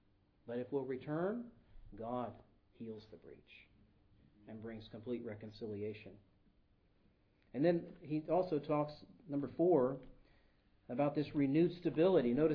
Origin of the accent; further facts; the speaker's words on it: United States; You know, I know when I grew up in America, it's like, we're going to have a revival meeting.